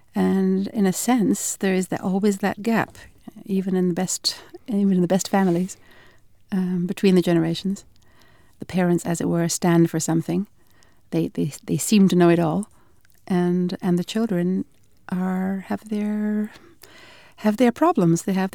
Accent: Glasgow, Scotland, United Kingdom; I grew up in Scotland.

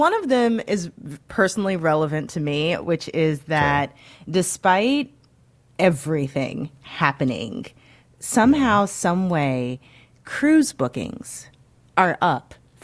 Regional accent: Missouri, United States; Hey, look, I'm from Missouri. Don't mock my colloquialisms.

